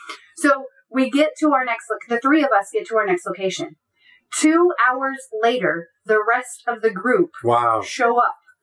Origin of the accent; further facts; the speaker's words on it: Texas, United States; And I am a Texan. So China is very different from Texas.